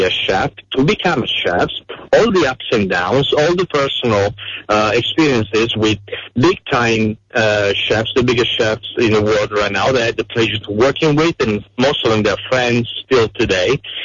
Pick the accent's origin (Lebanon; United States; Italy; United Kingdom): Italy; I was born and I grew up in Italy.